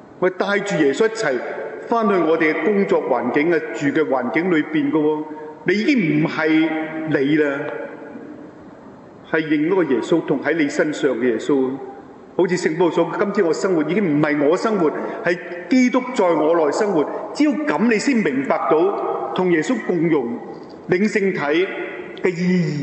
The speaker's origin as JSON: {"language": "Cantonese", "country": "Hong Kong", "said": "我们香港人都未必有这样的，"}